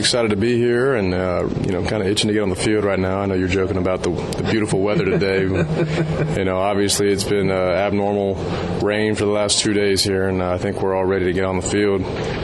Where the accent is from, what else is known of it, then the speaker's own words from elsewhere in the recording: Austin, Texas, United States; Baseball for me growing up in Austin was a seasonal sport.